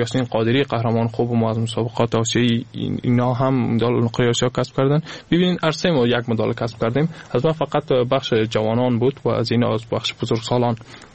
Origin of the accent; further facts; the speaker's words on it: Afghanistan; ما از افغانستان هستم، از مردم افغانستان هستم.